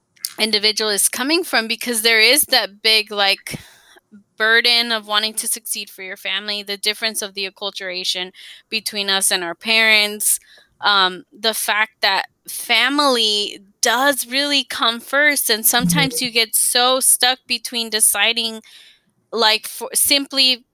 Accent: United States; born there; simply the fact that I'm Mexican American and born here, but my kids will have more opportunities obviously than I have

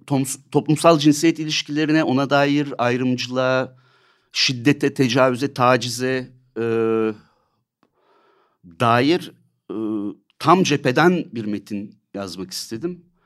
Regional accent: İzmir, Turkey; Gençliğime, İzmir'e döndüm. İzmirliyim ben.

